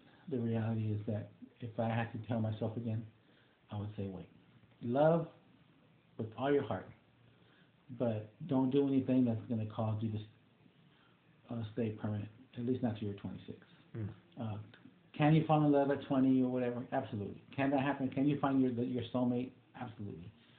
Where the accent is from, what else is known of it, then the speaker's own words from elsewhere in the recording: Austin, Texas, United States; And growing up in East Austin, it was kind of a rough time, kind of a rough neighborhood. So my mentality was, no, you have to keep weapons because you live in East Austin